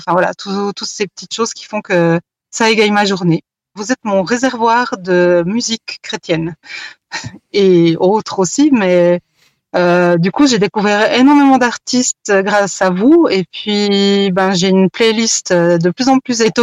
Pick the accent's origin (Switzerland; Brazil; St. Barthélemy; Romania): Switzerland; C'est vrai qu'en tant que Suissesse, j'ai essayé de trouver d'autres radios plus locales